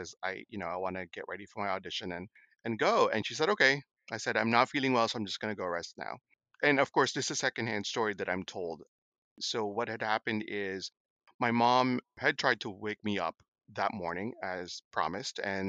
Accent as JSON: {"language": "English", "country": "Philippines", "said": "Being, I don't know if I'm stereotyping here, but being Filipino, I played basketball, of course."}